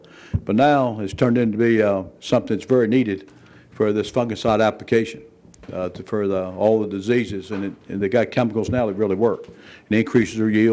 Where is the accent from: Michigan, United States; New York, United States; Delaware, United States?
Delaware, United States; Melton; from Melton, Delaware, owner of Alan Corman Aerial Spraying.